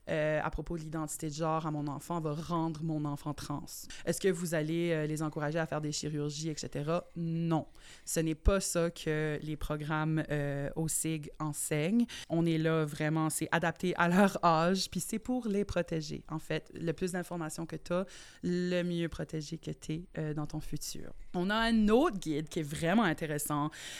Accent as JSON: {"language": "French", "region": "New Brunswick", "country": "Canada", "said": "au Nouveau-Brunswick. Vu qu'on est acadien ou francophone, minoritaire"}